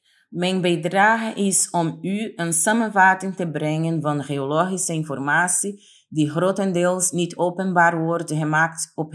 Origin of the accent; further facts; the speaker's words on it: Brazil; born there; Dutch is a second language; Ik ben geboren in Brazilië, een land waar we leven te midden van een voortdurende burgeroorlog tussen drugdealers en de politie.